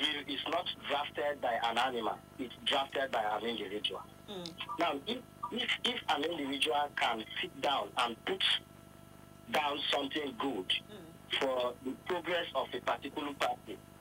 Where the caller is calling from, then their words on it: Chicago, Illinois, United States; I'm calling from Chicago.